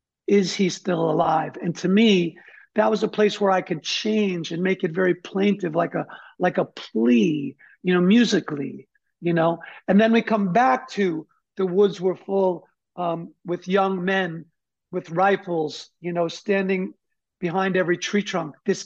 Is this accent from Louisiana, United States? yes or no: no; New York City, New York, United States; Maybe because I'm a New Yorker and I ride the subway